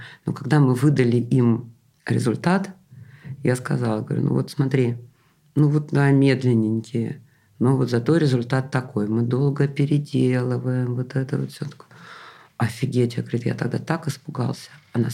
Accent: Saint Petersburg, Russia; я из Питера, и поэтому я еще в силу этого медленненькая такая.

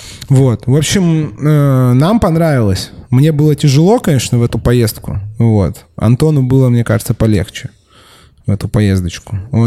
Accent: Siberia, Russia; Да, я из Сибири, я как бы был на Оби много раз.

